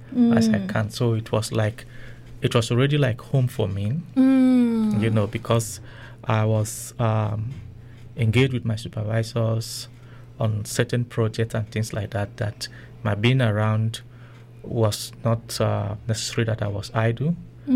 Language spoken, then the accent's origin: English; Nigeria; also born or lived in South Africa; I've lived in South Africa for almost 5 years. I was born and brought up in Nigeria. I've spent like maybe barely a month in the UK.